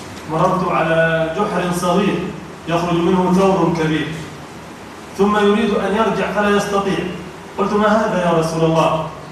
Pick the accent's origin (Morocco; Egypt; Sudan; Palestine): Egypt; او مثلا وقال ان عندنا في مصر ان فلان